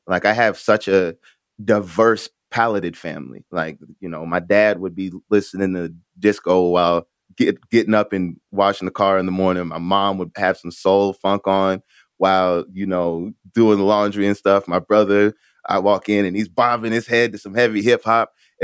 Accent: Birmingham, Alabama, United States; also born or lived in Maryland; Well, I'm a military kid. I'm a military brat. So I grew up all around the country. All around the East Coast. Maryland, Alabama.

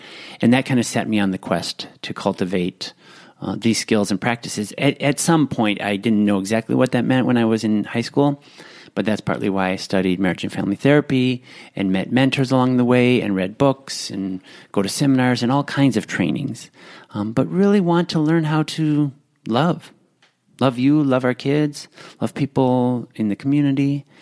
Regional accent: Midwest, United States; also born or lived in Milwaukee / Chicago; now in Los Angeles, United States; So I grew up in the Midwest, was born in Milwaukee, then spent a lot of time in Chicago, and then I came to L.A. where I met my wife.

